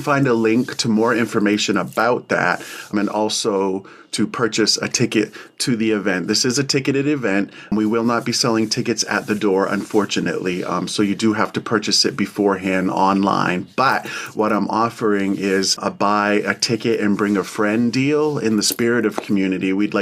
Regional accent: Maine, United States; I am from the Penobscot Nation. I'm a songkeeper.

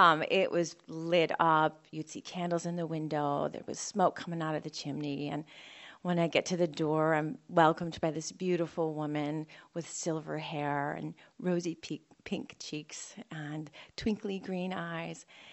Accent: Buffalo, New York, United States; And growing up in Buffalo, New York, there wasn't a summer colony. It was just you had a house and you lived in it.

